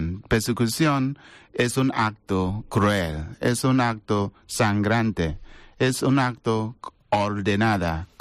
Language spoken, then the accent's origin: Spanish; Nigeria; Spanish is a second language; Soy padre de Nigeria.